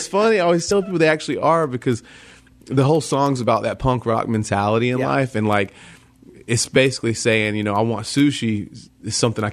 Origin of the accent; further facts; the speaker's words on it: Southern United States, United States; I grew up in the South where everybody thinks they're Christian just because it's the Bible Belt.